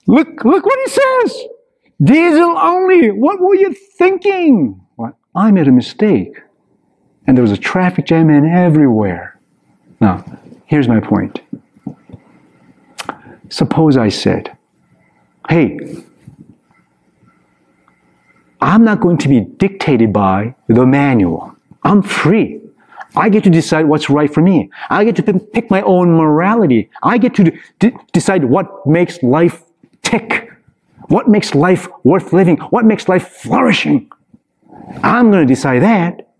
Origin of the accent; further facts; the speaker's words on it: Ann Arbor, Michigan, United States; We left Ann Arbor, Michigan, my hometown, Go Blue, and then about 30 minutes outside skirts of Chicago, we pulled in for gas.